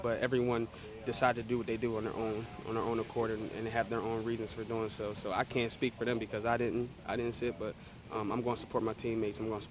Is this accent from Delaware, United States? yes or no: yes; Wilmington, Delaware, United States; I think it's where I'm from. I'm from Wilmington, Delaware